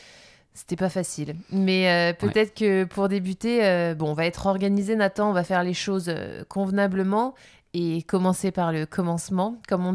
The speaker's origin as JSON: {"language": "French", "country": "France", "said": "je crois on est français"}